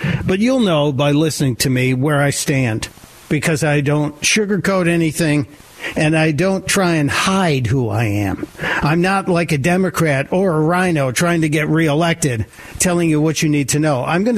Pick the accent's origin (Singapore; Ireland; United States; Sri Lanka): United States; Chicago, Illinois; because I'm a Chicagoan by birth. I grew up in Chicago and was raised on the south side.